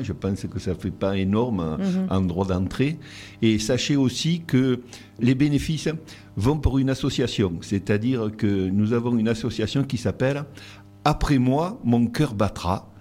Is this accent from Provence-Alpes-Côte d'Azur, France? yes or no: yes; Marseille, Provence-Alpes-Côte d'Azur, France; now in Estoublon, France; Je suis Marseillais.